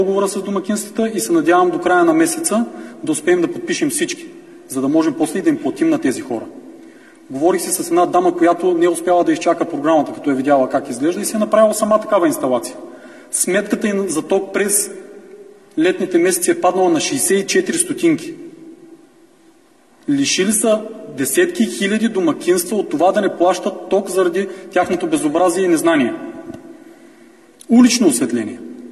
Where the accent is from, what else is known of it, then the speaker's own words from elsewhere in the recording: Burgas, Burgas Province, Bulgaria; защото съм бургазлия.